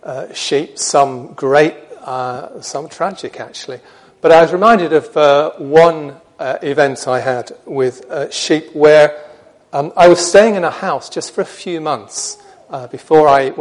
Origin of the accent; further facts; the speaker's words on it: Yorkshire and the Humber, United Kingdom; sorry about the short A's there, as I'm from Yorkshire originally